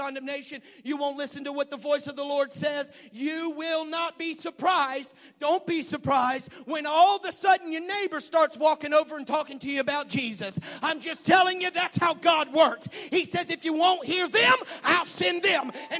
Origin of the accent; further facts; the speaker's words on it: Homosassa, Florida, United States; I was born and raised in Old Homosassa.